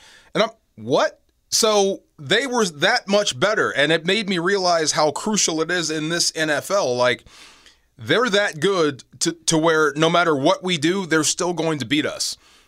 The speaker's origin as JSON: {"language": "English", "region": "Washington", "country": "United States", "said": "I'm coming from Washington, dominant program, high school."}